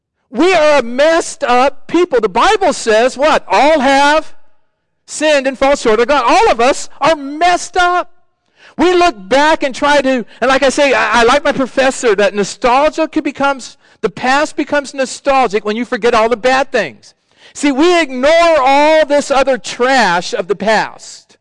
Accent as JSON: {"language": "English", "country": "United States", "tie": "born there", "said": "I am glad I was born in America. I am glad I live in America."}